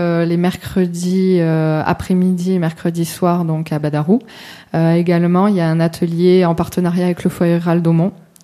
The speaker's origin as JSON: {"language": "French", "town": "Toulouse", "region": "Occitanie", "country": "France", "lives_now": "Lozère, France", "said": "Alors, moi je suis originaire de Midi-Pyrénées, la région toulousaine. D'accord. Voilà. Et enfin, mon père était de ce côté-là, donc Baroul, voilà, c'est de ce côté-là. Après, ma mère, elle était provençale. Et moi, je me suis mise en Lozère"}